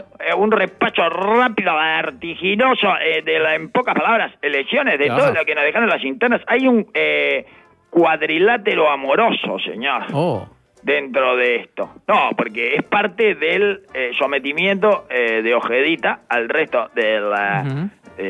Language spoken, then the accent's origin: Spanish; Uruguay; los uruguayos somos argentinos sin la intensidad de los argentinos.